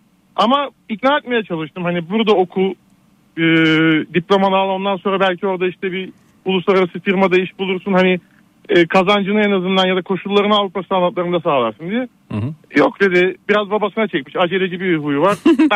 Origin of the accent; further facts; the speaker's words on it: İzmir, Turkey; ben de gençliğim İzmir'de geçti.